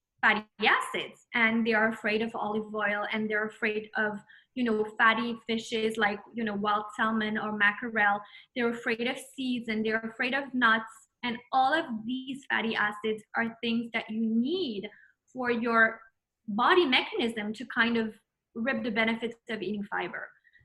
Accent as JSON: {"language": "English", "country": "United States", "tie": "born or raised there", "said": "I'm both French and American. One thing that I've always realized growing up in the States, being raised by a French mother, was that she always made a point that inside the house, we should keep the French etiquette going."}